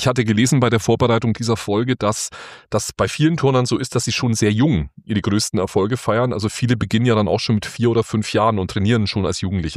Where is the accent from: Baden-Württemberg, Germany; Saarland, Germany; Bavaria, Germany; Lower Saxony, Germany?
Bavaria, Germany; born there; now in Cologne, Germany; ich bin gebürtiger Franke, wie man mir anhört, und bin damals kurz vor dem Karneval nach Köln gezogen. Das muss 2009 gewesen sein